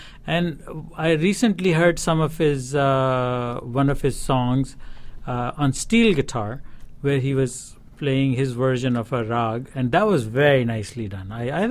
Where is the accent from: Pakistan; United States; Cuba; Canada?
Pakistan; Originally, I'm from Pakistan, but my ancestors were from India.